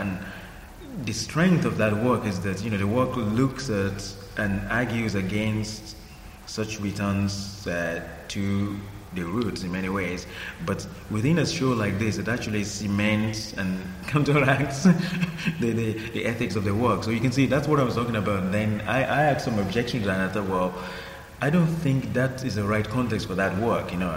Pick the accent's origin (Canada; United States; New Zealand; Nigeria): Nigeria; as a Nigerian, if I'd gone to South Africa to work or do anything, I would be banned for life from going to Nigeria, so it's quite heavy.